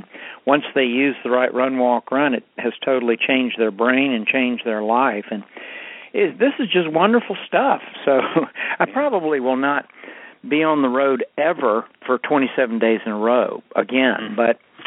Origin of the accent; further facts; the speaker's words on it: Atlanta, Georgia, United States; Kevin, I'm actually in my hometown of Atlanta, Georgia, and it's a beautiful, chilly day here